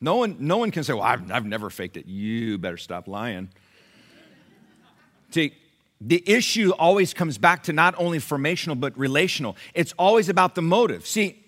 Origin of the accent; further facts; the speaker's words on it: Sacramento, California, United States; also born or lived in Germany; when I was born in Germany, and we were there for a little while, and then my dad got assigned to California.